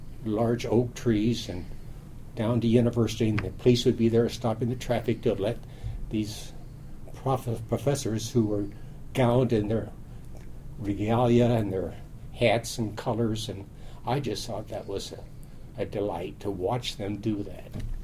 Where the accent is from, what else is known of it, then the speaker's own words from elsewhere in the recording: Des Moines, Iowa, United States; also born or lived in Sterling, Illinois; Well, I was born in Whiteside County, Illinois, the town of Sterling, and my parents had lived in this little town of DeWitt, Iowa, but Sterling had the facilities to receive my mother's birth. And but when I was two, we moved to Des Moines